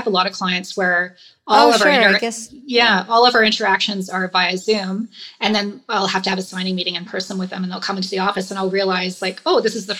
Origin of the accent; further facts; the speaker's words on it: Canada; I'm just Canadian.